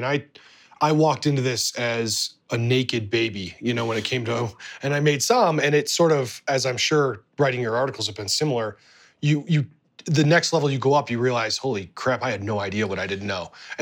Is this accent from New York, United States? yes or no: no; Cleveland, Ohio, United States; I'm from Cleveland, obviously.